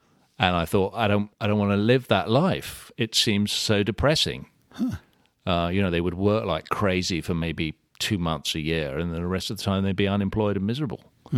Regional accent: Wimbledon, London, United Kingdom; I grew up in South London. In Wimbledon, if I'm trying to impress you, Merton, if I'm being accurate, which is about 15 minutes by train from the West End.

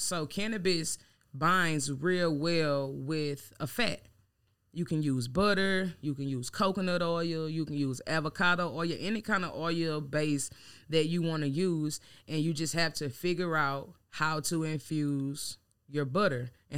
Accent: Louisiana, United States; Okay, so I'm from Louisiana for sure.

